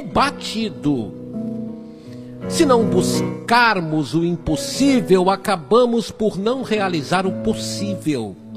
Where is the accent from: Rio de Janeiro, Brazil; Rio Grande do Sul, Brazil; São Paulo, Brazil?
Rio Grande do Sul, Brazil; Bagé; Isso é a cara da minha juventude em Bagé no ano de 1981.